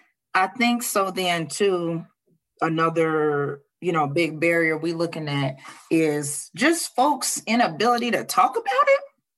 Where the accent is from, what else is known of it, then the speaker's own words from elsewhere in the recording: Chicago, Illinois, United States; now in Los Angeles, United States; I'm from Chicago. And so to come to Los Angeles and see folks coming together around